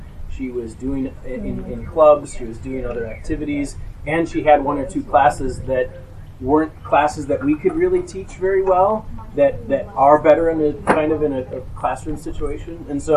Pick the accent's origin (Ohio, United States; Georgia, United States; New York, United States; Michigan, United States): Ohio, United States; It probably varies by state, but we're from Ohio